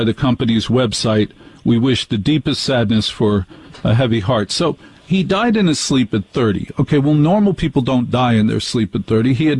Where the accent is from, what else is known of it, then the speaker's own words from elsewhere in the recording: Maplewood, New Jersey, United States; I grew up in Maplewood, New Jersey. The only people who owned guns were gangsters, and we stayed away from them because our mothers told us to.